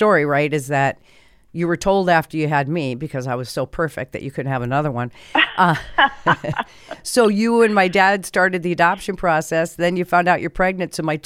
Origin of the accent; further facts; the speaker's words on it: Iowa, United States; also born or lived in Colorado; When we grew up in Iowa before we moved to Colorado, Mom, one of my favorite memories was getting in the car every Sunday and driving to Grandma's house.